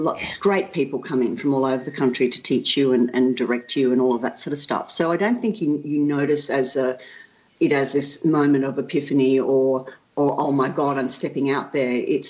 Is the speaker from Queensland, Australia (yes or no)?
yes; Caloundra, Queensland, Australia; I grew up in Caloundra on the Sunshine Coast